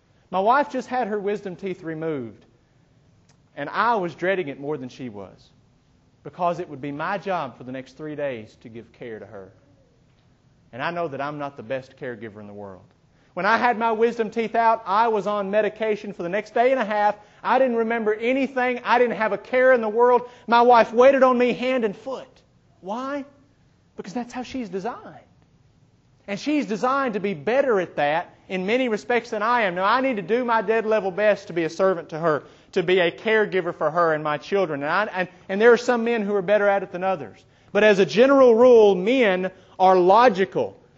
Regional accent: Dyersburg, Tennessee, United States; I grew up in Dyersburg, Tennessee, a small town, where if you were cool, you went to school with mud on your truck.

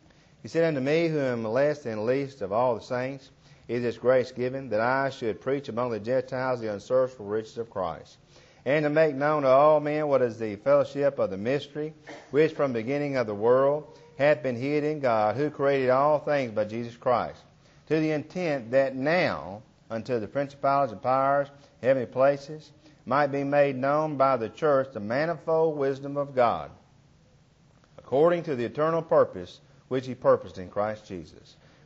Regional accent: Ashland City, Tennessee, United States; I am from Ashland City most of all my life. I've moved around, of course, for different reasons. Worked with congregations in different parts of the country. I'm home now to stay.

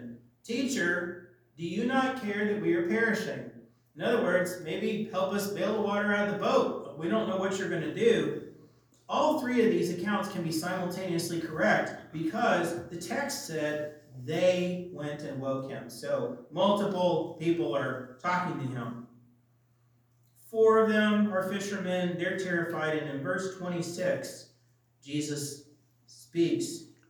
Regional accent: Minnesota, United States; I grew up in Minnesota. My grandfather had a house on the lake.

